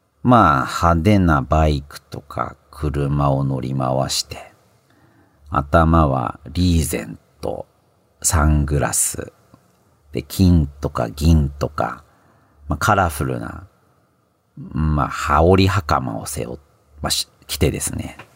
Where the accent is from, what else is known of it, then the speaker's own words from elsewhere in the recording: Chiba, Japan; 僕は、千葉出身なんですけども